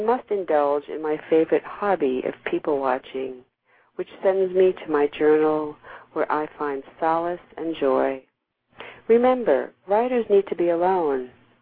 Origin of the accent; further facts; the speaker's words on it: New York, United States; because I'm originally a New Yorker.